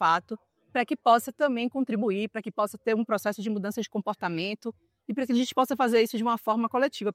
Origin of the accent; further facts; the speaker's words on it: Bahia, Brazil; now in São Paulo, Brazil; eu sou nordestina, sou baiana, moro atualmente em São Paulo, e desde que fui para São Paulo